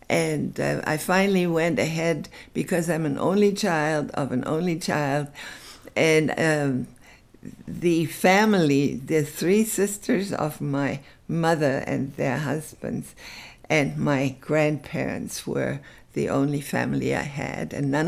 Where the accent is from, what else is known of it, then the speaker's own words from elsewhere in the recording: Berlin, Germany; moved away; I mean, I came from Germany.